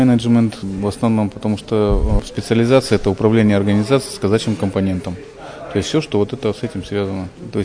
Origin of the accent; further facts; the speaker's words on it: Magnitogorsk, Chelyabinsk Oblast, Russia; Я атаман станицы Магнитной, город Магнитогорск. Вот, приехал с города Магнитогорска.